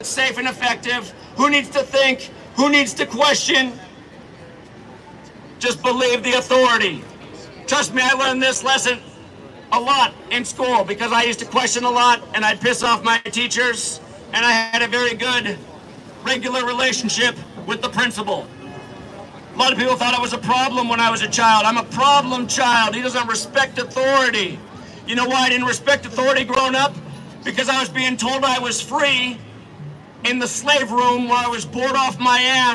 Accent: Seattle, Washington, United States; You guys, I'm from Seattle, Washington.

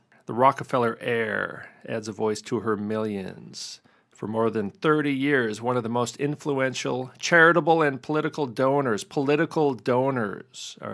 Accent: Minneapolis, Minnesota, United States; moved away; And in fact, this is where I'm from. So I grew up here in Minneapolis in the suburbs. So I know a little bit about this stuff. I don't live there now, but I still have family and friends there

